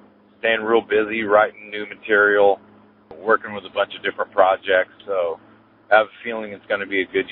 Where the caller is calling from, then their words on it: Istanbul, Turkey; Yeah, I'm calling from Istanbul, over.